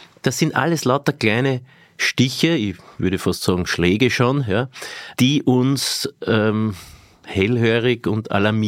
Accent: Linz, Upper Austria, Austria; bin aus Linz gebürtig

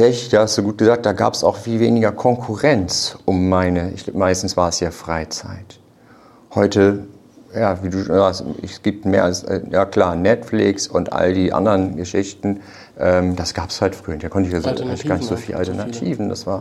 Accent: Oldenburg, Lower Saxony, Germany; da wo ich groß geworden bin, war auch sehr entgegenkommend. Oldenburg, du gehst raus, fährst mit dem Fahrrad überall hin.

